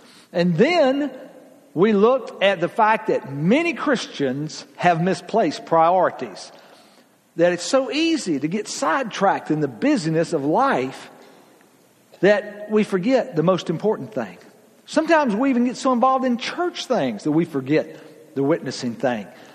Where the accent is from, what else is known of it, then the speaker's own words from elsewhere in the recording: Georgia, United States; y'all, I am from Georgia, you have to cut me a little slack.